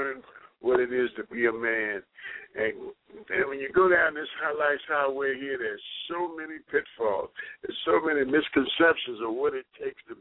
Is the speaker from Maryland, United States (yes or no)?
yes; Baltimore, Maryland, United States; Growing up in Baltimore and being hanging around the crowds that I hung around, I had to, even though I knew I was a marshmallow, I had to project this thing of toughness